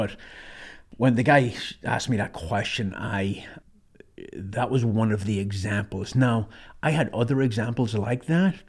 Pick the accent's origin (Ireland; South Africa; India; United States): Ireland; Growing up in Ireland, I grew up at a time when kids were seen, they're meant to be seen and not heard, right?